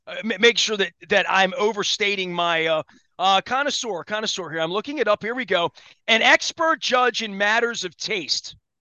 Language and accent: English; Dundalk, Maryland, United States; I grew up poor in Dundalk.